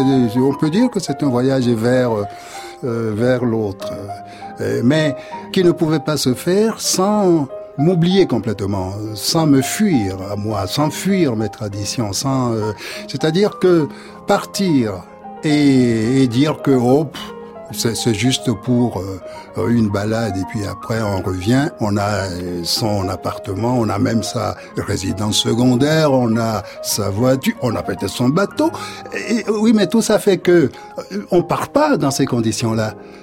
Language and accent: French; Lomé, Maritime, Togo; Tout simplement, je viens du Togo. Et quand on parle d'un pays d'Afrique, la plupart des gens se réfèrent immédiatement à la capitale. Moi, évidemment, j'ai grandi à Lomé, mais Je viens d'une toute petite ville, un bourg, peut-on l'appeler, qui s'appelle Anejo. Anejo est à 50 kilomètres de Lomé